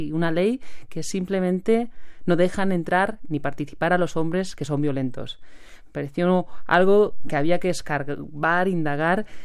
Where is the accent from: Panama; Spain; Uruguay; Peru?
Spain; yo soy española, pero por supuesto he vivido el conflicto del País Vasco